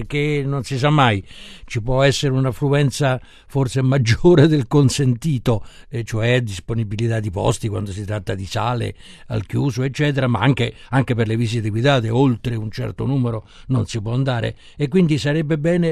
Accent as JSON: {"language": "Italian", "town": "Rome", "region": "Lazio", "country": "Italy", "said": "Si potrebbe dire, potrei dire, da romano che rivinsero i nostri"}